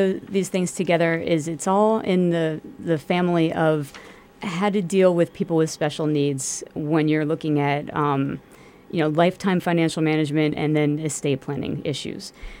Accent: Bethlehem, Pennsylvania, United States; also born or lived in Chicago; So I am a native of the Lehigh Valley. I'm from Bethlehem. And I went to law school in Chicago at DePaul University College of Law.

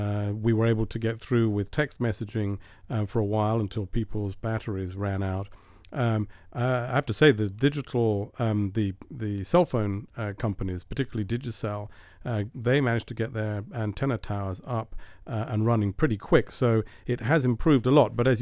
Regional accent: United Kingdom; I'm British, and that means English, Englishman in French.

